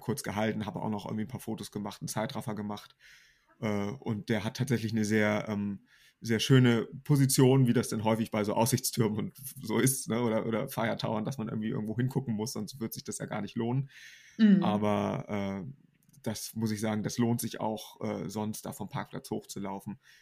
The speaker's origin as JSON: {"language": "German", "region": "Northern Germany", "country": "Germany"}